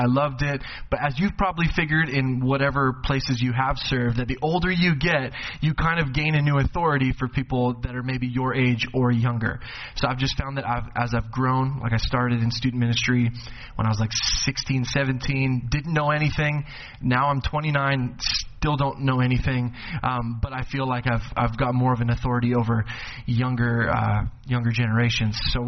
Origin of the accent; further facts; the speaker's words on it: Edmonton, Alberta, Canada; now in Grimsby, Canada; From Grimsby, but I'm originally from Edmonton, Alberta.